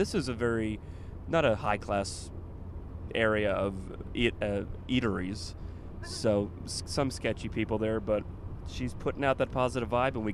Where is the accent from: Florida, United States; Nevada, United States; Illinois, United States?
Florida, United States; Fort Lauderdale; And you know, it's ironic. I'm 38 from Lauderdale.